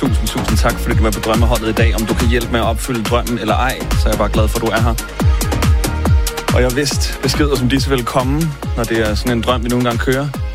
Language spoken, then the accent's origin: Danish; Smørum, Capital Region of Denmark, Denmark; jeg er selv fra Smørum